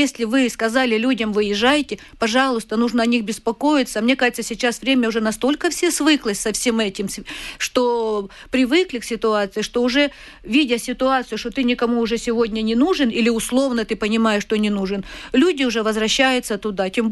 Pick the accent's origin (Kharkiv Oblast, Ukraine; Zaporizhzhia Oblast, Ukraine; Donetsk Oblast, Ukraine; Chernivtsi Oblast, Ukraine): Kharkiv Oblast, Ukraine; also born or lived in Luhansk; Я хочу разговаривать на украинском языке. Я сама украинка родом. Я родилась в Харьковской области. Я закончила Харьковский университет и с мужем по направлению ехали в Луганск. Больше жизни мы прожили в Луганске.